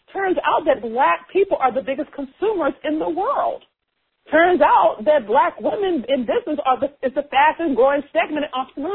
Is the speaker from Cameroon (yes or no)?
no; Baltimore, Maryland, United States; She came from D.C., poor. I came from Baltimore streets, right?